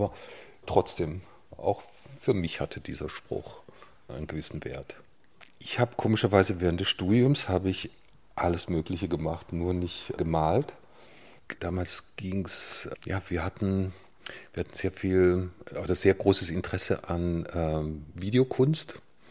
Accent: Titisee-Neustadt, Baden-Württemberg, Germany; Ich bin ja im Schwarzwald groß geworden, in einem kleinen Städtchen namens Titisee Neustadt.

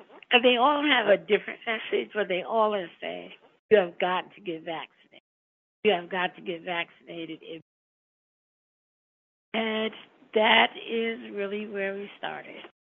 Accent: Connecticut, United States; So I grew up in Brookside. I grew up in Brookside in the early 60s. I lived there for 16 years.

